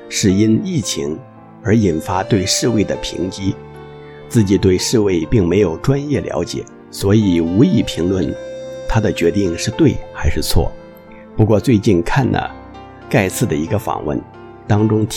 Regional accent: Hong Kong; 第一件事发生在自己土生土长的香港

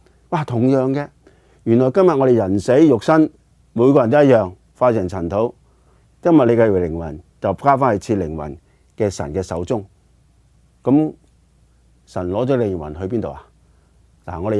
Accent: China; 特别我哋中国人咧，我哋嘅车牌千祈唔好个四字啊！

